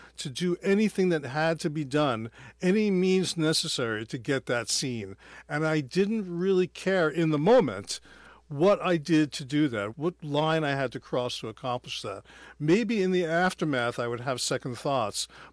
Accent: Brooklyn, New York, United States; Well, again, growing up in Brooklyn, I had to extricate myself from many tense situations.

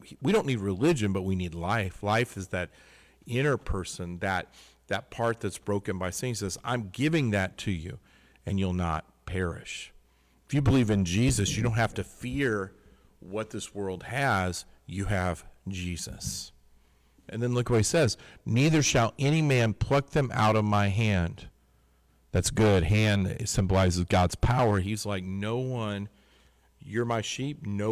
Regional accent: Missouri, United States; I'm from Missouri. Show me. I don't even ever heard that Missouri is the show me state. That's where I'm from originally.

